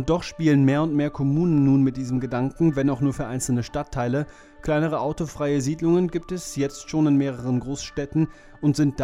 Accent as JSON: {"language": "German", "town": "Cologne", "region": "North Rhine-Westphalia", "country": "Germany", "tie": "born or raised there", "said": "Ja, ich bin ein Kölner Jung. Doch, das ist so. Das ist so. Du bist in meine Heimatstadt gefahren, nach Kölle, um genau zu sein, nach Köln-Nippes."}